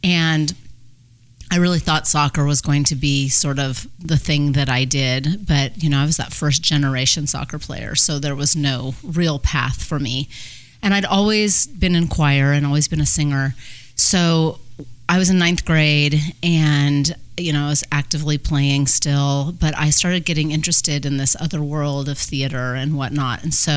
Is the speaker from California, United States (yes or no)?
yes; Riverside, California, United States; I grew up in Riverside. I don't know if that's lucky, but I grew up in Riverside, and we had a huge theater in town called Riverside Civic Light Opera